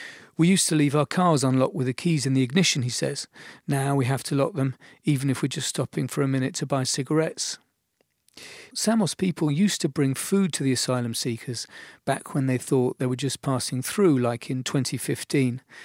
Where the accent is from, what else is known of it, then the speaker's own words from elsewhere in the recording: England, United Kingdom; Where are you from? Her husband, Yanni, asks me. England, I said.